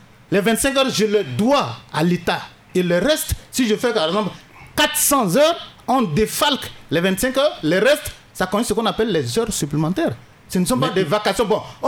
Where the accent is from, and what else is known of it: Central African Republic